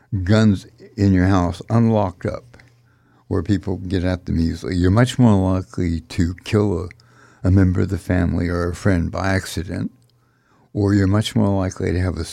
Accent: Sierra Nevada, United States; When I was a young person, I grew up in the United States in the Sierra Nevada mountains.

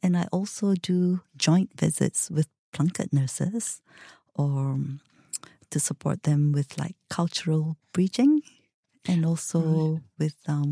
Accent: Malaysia; moved away as an adult; now in Japan; Yes, so I'm Malaysian.

